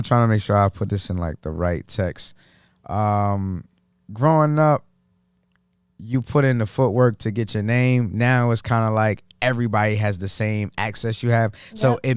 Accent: New Jersey, United States; Jersey is interesting. Why is it interesting? Because it's like a boiling pot of a lot of different nationalities, a lot of different walks of life.

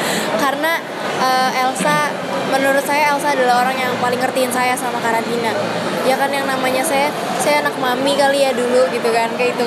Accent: South Jakarta, Jakarta, Indonesia; Apalagi kita berdua datang dari kota Jakarta Selatan kan.

